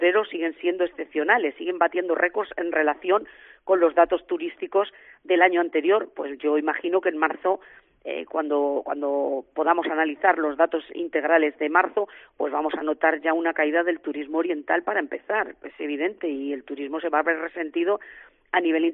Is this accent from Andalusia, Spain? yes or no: no; Castile and León, Spain; Soy una castellana muy pragmática